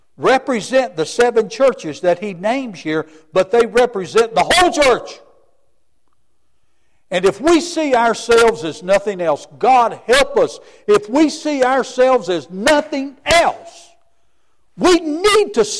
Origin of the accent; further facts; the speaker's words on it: Christiansburg, Virginia, United States; But I grew up out on Montgomery Street in Cambria, now part of Christiansburg.